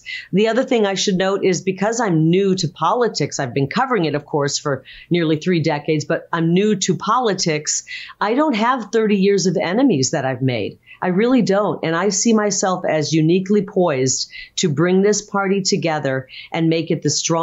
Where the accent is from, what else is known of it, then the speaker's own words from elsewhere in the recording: United States; And as an American, I'm sad about it.